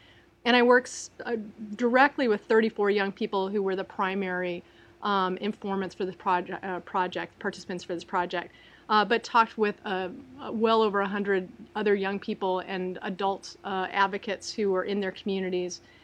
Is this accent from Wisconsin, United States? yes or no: no; California, United States; which I'm originally from California